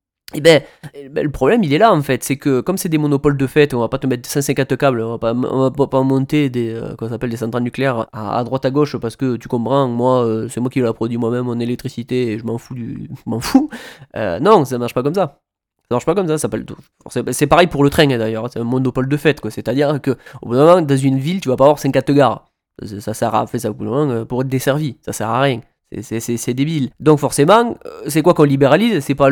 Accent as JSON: {"language": "French", "country": "France", "said": "Alors que ça n'a rien à voir chez nous en France."}